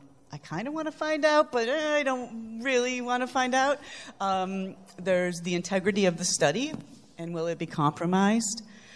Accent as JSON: {"language": "English", "town": "Chicago", "region": "Illinois", "country": "United States", "said": "I'm from Chicago. That's incredibly important that you must be a Cubs fan."}